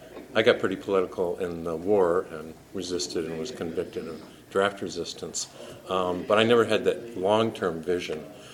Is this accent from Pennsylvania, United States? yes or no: no; Ann Arbor, Michigan, United States; We're both from Ann Arbor, Michigan.